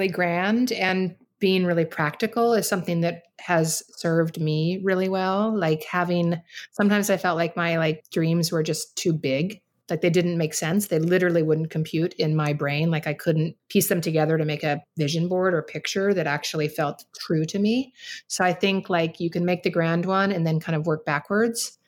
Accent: Oregon, United States; I would do it like in the yard with like mud because I grew up in Oregon. So there was always mud everywhere.

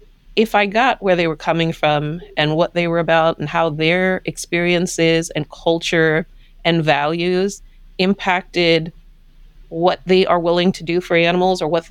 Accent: Trinidad & Tobago; some people heard that I was originally from Trinidad, they started to tell me things

